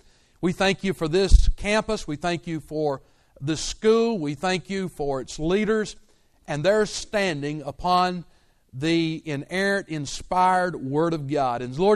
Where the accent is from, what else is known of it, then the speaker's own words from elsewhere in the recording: Thomasville, Georgia, United States; And I grew up in South Georgia, Thomasville, Georgia, near Tallahassee, Florida.